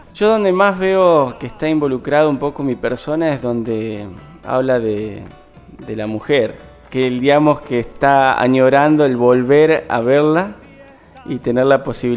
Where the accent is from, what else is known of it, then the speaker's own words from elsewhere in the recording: Villa Minetti, Santa Fe, Argentina; En mi pueblo de Villa Minetti, desde que tengo uso de razón, se trabajó con ganadería.